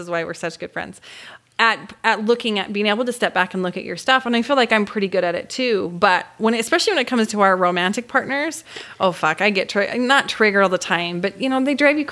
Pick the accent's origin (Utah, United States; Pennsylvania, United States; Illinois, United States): Utah, United States; Orem; I grew up in Orem, Utah and was Mormon